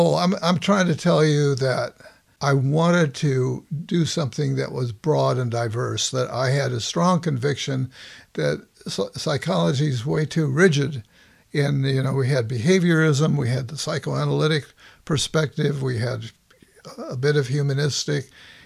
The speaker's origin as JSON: {"language": "English", "town": "Los Angeles", "region": "California", "country": "United States", "tie": "born or raised there", "said": "No. I grew up in Los Angeles."}